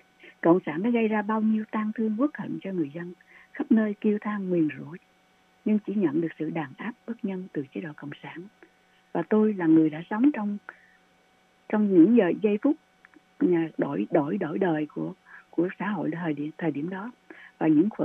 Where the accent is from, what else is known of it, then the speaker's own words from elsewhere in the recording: Sóc Trăng, Vietnam; Tôi sinh ra và lớn lên ở Sóc Trăng, một tỉnh nhỏ thuộc miền Tây. Tôi đã sống và đi học ở đó cho đến khi miền Nam Việt Nam bị Cộng sản cưỡng chiếm.